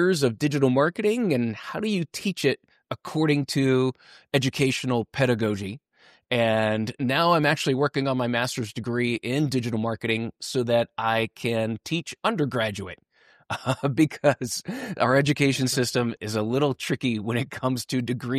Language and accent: English; Midwest, United States; primarily I'm from the Midwest. And so everywhere you look, it's B2B.